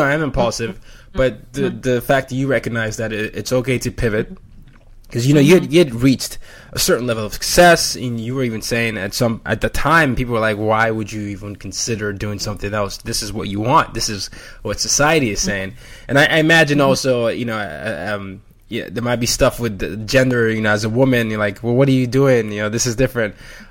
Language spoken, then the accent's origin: English; Nigeria; I mean, many times, you know, I am Nigerian